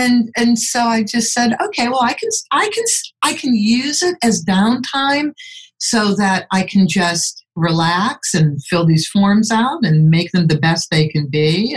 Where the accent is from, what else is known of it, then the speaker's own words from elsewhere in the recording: United States; I grew up in America, so I knew there were circuses.